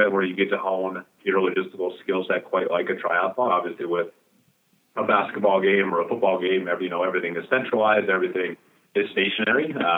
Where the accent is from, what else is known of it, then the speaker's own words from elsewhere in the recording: Minnesota, United States; So I'm originally from Minnesota